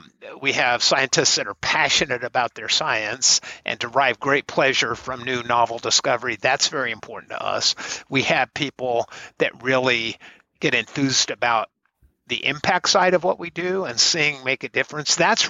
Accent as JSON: {"language": "English", "region": "Wyoming", "country": "United States", "moved": "as an adult", "said": "I came from Wyoming, fresh out of college. RTI was my first job."}